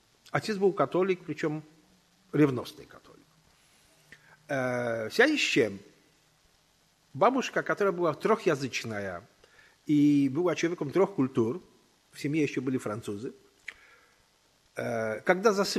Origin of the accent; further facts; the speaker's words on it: Siedlce, Masovian Voivodeship, Poland; Есть, это мой родной город. Вот там мы жили несколько лет с моим отцом, он там служил